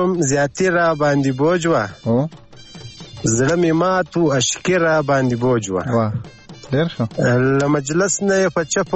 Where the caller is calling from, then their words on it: Loralai, Balochistan, Pakistan; خبرې کوم د لورلای څخه